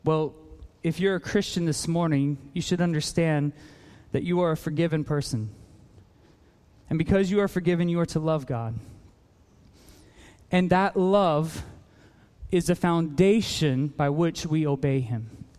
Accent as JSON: {"language": "English", "country": "Philippines", "tie": "born or raised there", "said": "Growing up in the Philippines"}